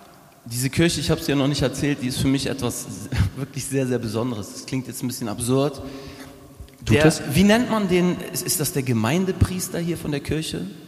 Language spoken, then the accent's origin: German; Hamburg, Germany; Also hier bin ich groß geworden, 300 Meter Luftlinie, Alsenplatz bin ich groß geworden.